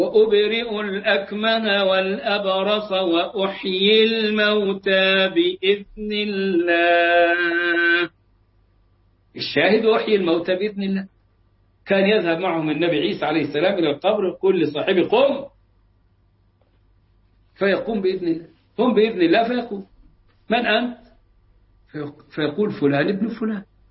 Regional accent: Upper Egypt, Egypt; يقول عندنا في الصعيد اخلط وابلط

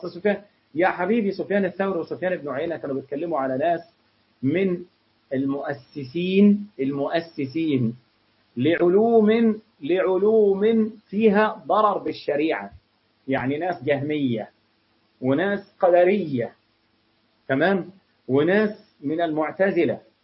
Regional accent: Egypt; رأي الشافعية مثلا ورأي الحنابلة عشان دول أشهر مذهبين عندنا في مصر

